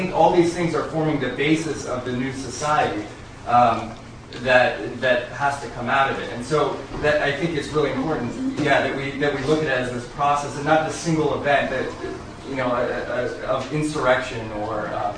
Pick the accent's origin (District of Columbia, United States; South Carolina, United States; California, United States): California, United States; San Diego; from San Diego.